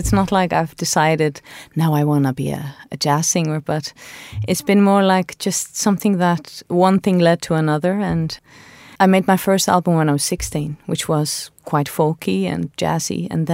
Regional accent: Göta, Faroe Islands; I grew up in a very small village called Göta. The population of that village is 700 people, so it's not very big.

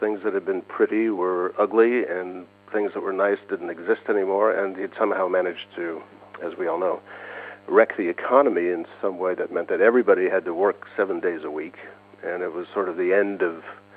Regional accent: California, United States; well, I grew up in California, so I'm talking about that.

